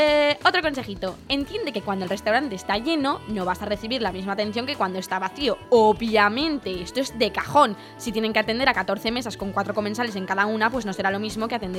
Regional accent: Madrid, Community of Madrid, Spain; Sí, soy de Carabanchela.

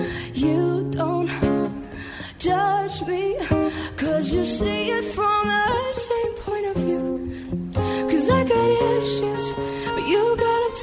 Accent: Requena, Valencian Community, Spain; que es de mi pueblo, de Requena.

